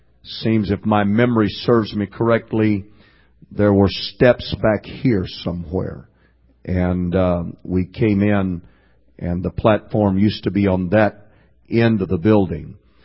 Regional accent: Fresno, California, United States; preached in the church that I grew up in Fresno

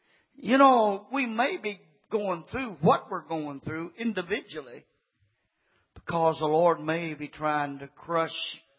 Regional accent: Kentucky, United States; I was raised again in Kentucky, and there's one group of folks in Kentucky that they wouldn't even say the word pride.

